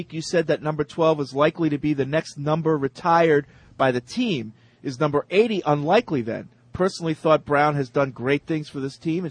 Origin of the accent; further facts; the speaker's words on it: England, United Kingdom; And as an Englishman, everything you say is 100% accurate.